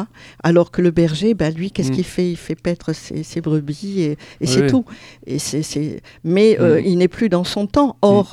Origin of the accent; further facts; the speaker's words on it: Corsica, France; Attends, je suis Corse